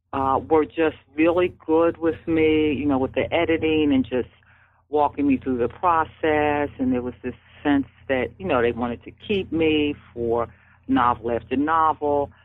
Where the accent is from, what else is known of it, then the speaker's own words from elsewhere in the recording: Philadelphia, Pennsylvania, United States; Because we were raised in West Philadelphia.